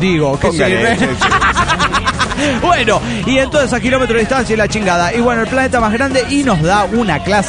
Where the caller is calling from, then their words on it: Córdoba, Argentina; de Córdoba, Argentina.